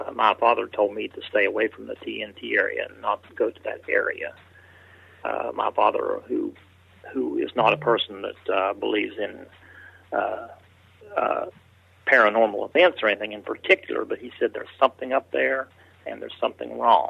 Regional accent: West Virginia, United States; Well, I was born in Mason County in 1950. That's in West Virginia. That's where Point Pleasant is. And when I was in high school, that's when the big Mothman set in down there.

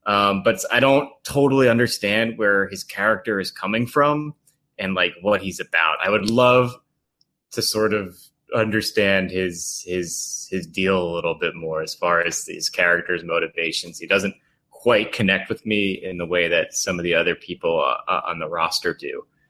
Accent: Port Jefferson, New York, United States; he's from like the town over from me on Long Island. And so I just, he's from Mount Sinai. I'm from Port Jefferson.

